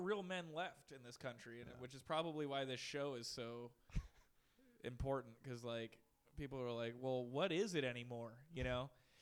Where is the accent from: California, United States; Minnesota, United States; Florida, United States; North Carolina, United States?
California, United States; San Francisco; now in New Jersey, United States; Well, I remember when I got to New Jersey from San Francisco, I stopped telling people soon that I was from San Francisco